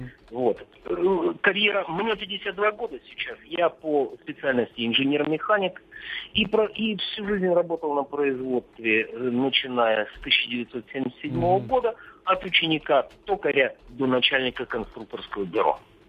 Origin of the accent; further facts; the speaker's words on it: Krasnodar, Krasnodar Krai, Russia; И во многих поколениях я краснодарец и сам здесь вырос. Но сам уже своего акцента я не замечаю.